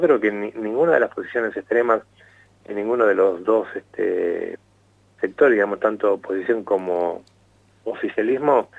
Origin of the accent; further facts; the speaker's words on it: Argentina; creo que uno como argentino digo, tenemos una potencia como vaca muerta